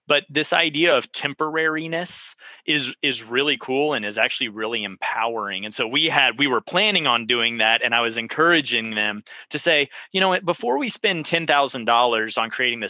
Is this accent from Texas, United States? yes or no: yes; Texas, United States; and I was from Central Texas.